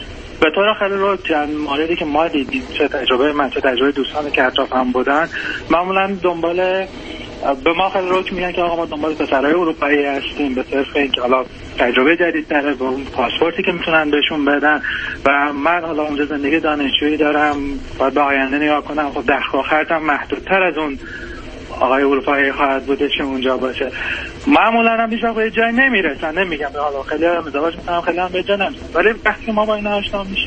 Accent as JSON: {"language": "Persian", "country": "Iran", "said": "ما ایرانی هستیم و فرهنگ ایرانی"}